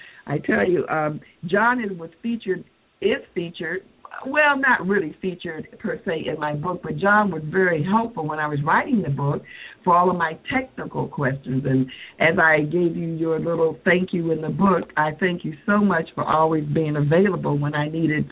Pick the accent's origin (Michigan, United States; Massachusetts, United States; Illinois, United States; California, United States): Illinois, United States; Chicago; I'm from Chicago and in Chicago, and we've had extreme weather the last couple of weeks.